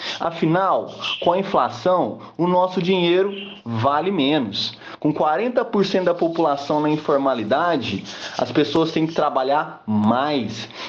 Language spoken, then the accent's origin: Portuguese; Uberaba, Minas Gerais, Brazil; born there; atualmente sou servidor na Secretaria de Desenvolvimento Social aqui de Uberaba, cidade onde eu nasci.